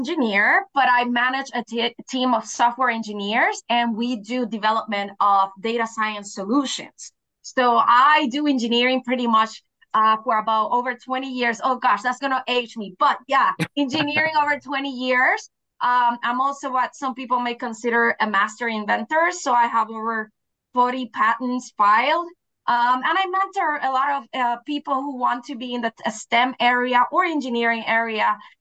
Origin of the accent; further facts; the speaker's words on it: Puerto Rico; moved away as an adult; now in Pittsburgh, United States; I am from Puerto Rico, but I've been in Pittsburgh for over 10 years